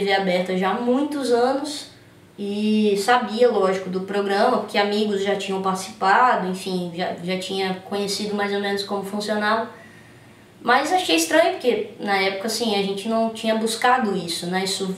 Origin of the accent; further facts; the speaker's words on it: Linhares, Espírito Santo, Brazil; moved away; em janeiro eu tava aqui em Linhares, já no Espírito Santo, porque eu quis fazer o lançamento desse disco na minha terra, na minha cidade. Anos depois de ter partido, ter ido morar em outro estado